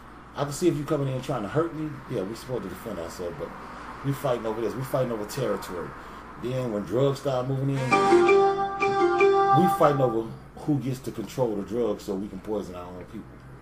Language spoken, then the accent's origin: English; Chicago, Illinois, United States; I was from Foster Park. I live on Laughlin.